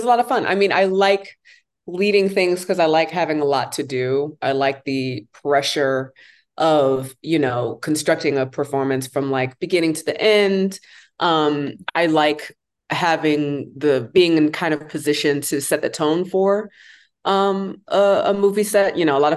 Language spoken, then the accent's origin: English; Maryland, United States; I'm a Maryland girl. I'm from Maryland.